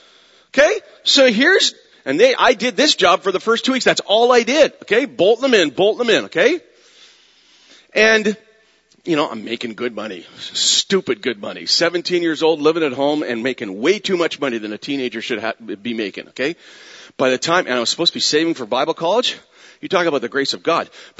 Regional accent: Windsor, Ontario, Canada; Okay, so we're both from Windsor

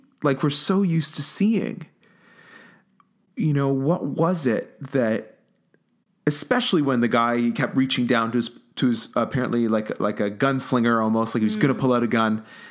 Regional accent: Toronto, Ontario, Canada; I lived in Toronto for the past 10 years before moving out here to the West Coast.

